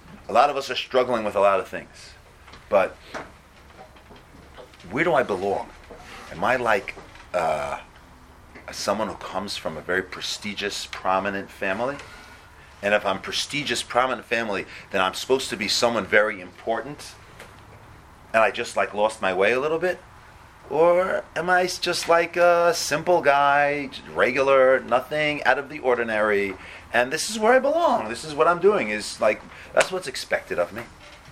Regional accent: Teaneck, New Jersey, United States

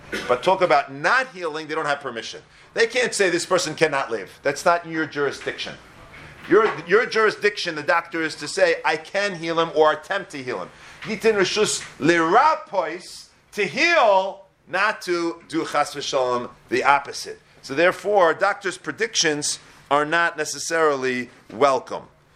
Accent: Teaneck, New Jersey, United States; I grew up in Teaneck, New Jersey.

